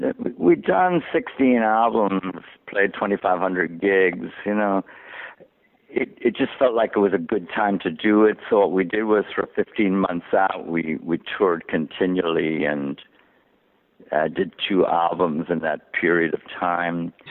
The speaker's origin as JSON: {"language": "English", "country": "Ireland", "tie": "born or raised there", "said": "it's from me growing up in Ireland and following music."}